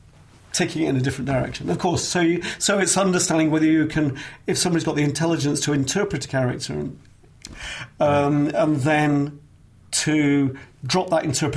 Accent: England, United Kingdom; now in United States; So I'm English. I talk in a certain way.

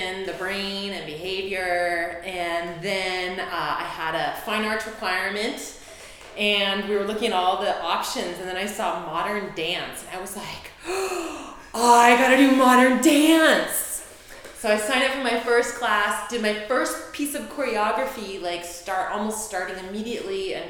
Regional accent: Los Angeles, California, United States; I am born and raised L.A. Uh-huh. I grew up in the Valley, so I'm a Valley girl. Oh, my God. So I grew up in Sherman Oaks, Van Nuys

